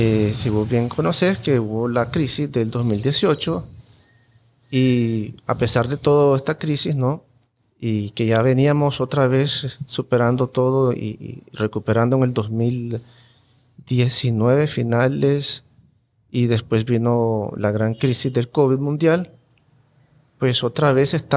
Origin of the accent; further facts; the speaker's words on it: León, Nicaragua; born there; aquí nací.